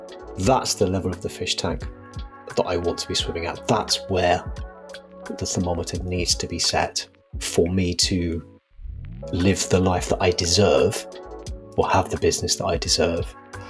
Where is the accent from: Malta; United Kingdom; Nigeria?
United Kingdom; England; now in Oxford, United Kingdom; I'm based just outside Oxford, although I'm originally from East London or Essex. So the accent occasionally creeps back in when I get closer to the M25.